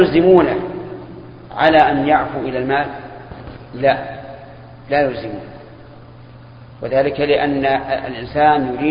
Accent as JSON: {"language": "Arabic", "country": "Egypt", "said": "هذه موجودة عندنا في مصر"}